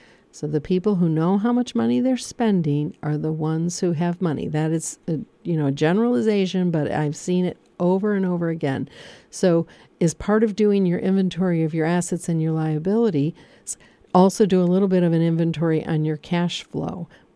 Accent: Michigan, United States; I don't know if this is something in Pennsylvania because I'm from Michigan.

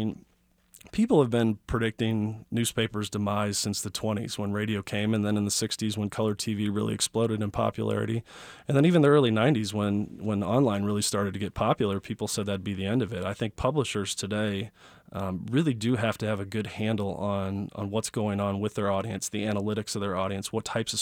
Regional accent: Chicago, Illinois, United States; also born or lived in Emporia, Kansas / Olathe, Kansas; I was born in Emporia. I was adopted when I was a young age and moved up to the Stanley, Olathe, Overland Park area. Lived there till I was seven. Moved to Chicago and pretty much was there through high school.

